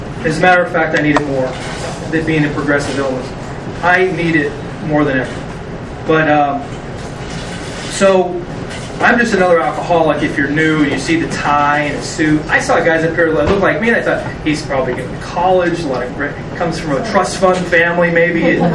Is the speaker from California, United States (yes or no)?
yes; California, United States; also born or lived in Wichita, Kansas; now in Dallas, United States; I haven't been in Dallas my whole life. I was born in Wichita, Kansas. There are 3 years. And I was three. And we moved to California in 1965.